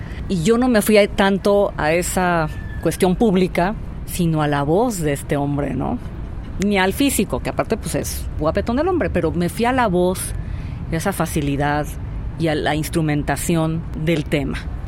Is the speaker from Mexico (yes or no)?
yes; Mexico; first language English; also born or lived in La Joya, California, United States; Yo nací en La Joya, en California, aunque siempre he vivido aquí en México.